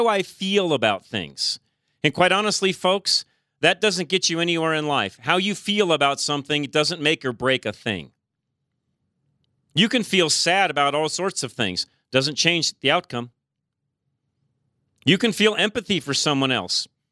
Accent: United States; And frankly, again, as an American, what do we lose when another country doesn't respect us?

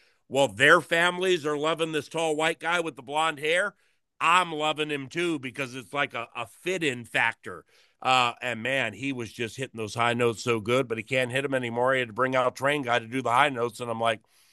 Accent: Washington, District of Columbia, United States; I mean, I grew up in Washington, D.C., listening

